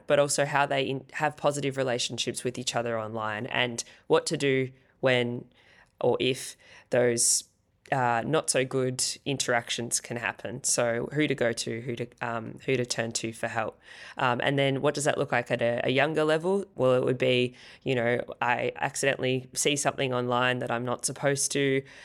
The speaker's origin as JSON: {"language": "English", "town": "Swan Hill", "region": "Victoria", "country": "Australia", "lives_now": "Melbourne, Australia", "said": "No, I'm from Australia. I've been living in Melbourne for 11 years, but I'm actually from a town called Swan Hill, which is 3.5 hours outside of Melbourne. So I'm from the bush."}